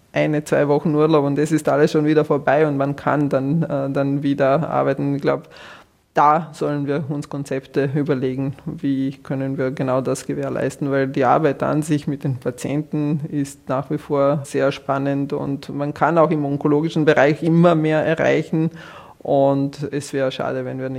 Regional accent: Croatia; Zum Beispiel in meinem Heimatland Kroatien wird wenig getestet

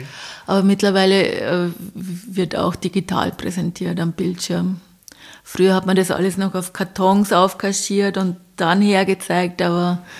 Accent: Bavaria, Germany; Naja, also bei uns, ich komme aus Bayern, ja.

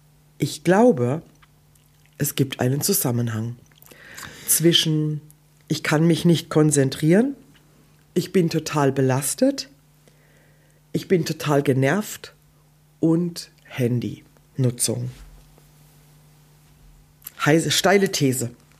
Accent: Odenwald, Germany; Guck mal, ich komme aus dem Odenwald. Du aus Kroatien, ich aus dem Odenwald.

